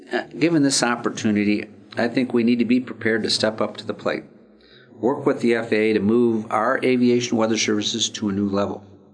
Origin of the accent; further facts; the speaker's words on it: Ohio, United States; I'm from Ohio, and I was disappointed last night